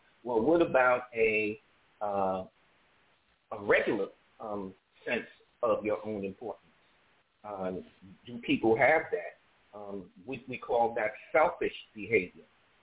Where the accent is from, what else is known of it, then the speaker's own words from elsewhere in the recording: New York City, New York, United States; I'm from New York City.